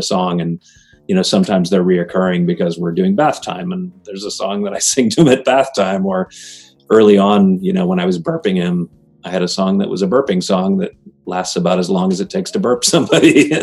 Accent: Iowa, United States; But I'm originally from Iowa.

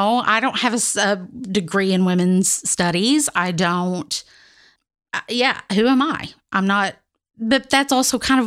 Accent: Arkansas, United States; now in Indiana, United States; You know, I grew up in Arkansas, and Arkansas is a red state and has a lot of backward stuff about it.

